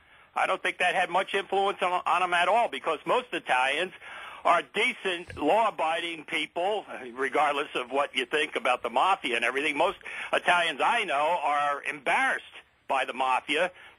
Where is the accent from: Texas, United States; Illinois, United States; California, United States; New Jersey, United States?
New Jersey, United States; Newark; Yeah, I grew up in Newark, New Jersey. It's not the town it used to be. I was born in 1940, so I wasn't a baby boomer